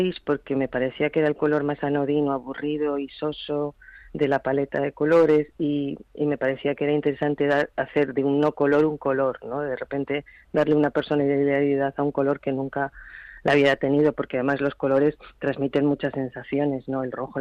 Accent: Madrid, Community of Madrid, Spain; also born or lived in United Kingdom; Yo soy madrileña, como has dicho, pero he vivido 15 años en el Reino Unido. Y volví a España Y claro, ya estaba a punto de cumplir los 40

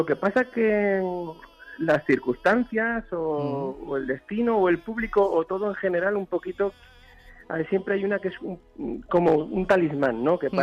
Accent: Zaragoza, Aragon, Spain; el concurso internacional que se celebraba en mi ciudad natal, en Zaragoza

